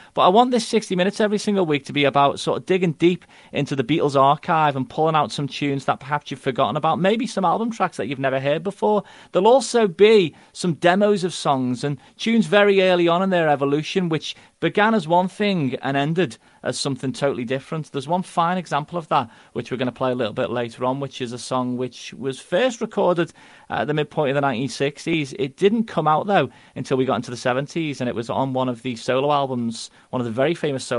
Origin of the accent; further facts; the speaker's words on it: Liverpool, North West England, United Kingdom; accent: Liverpool; As you probably guessed, I'm from the Liverpool area. I've got the same accent as the members of the band that we're going to be celebrating every single week.